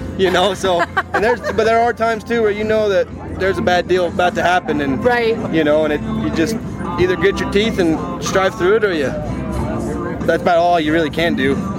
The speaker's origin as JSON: {"language": "English", "town": "Elizabeth", "region": "Colorado", "country": "United States", "tie": "born or raised there", "said": "Montana now, but this used to, I graduated high school around Kiowa."}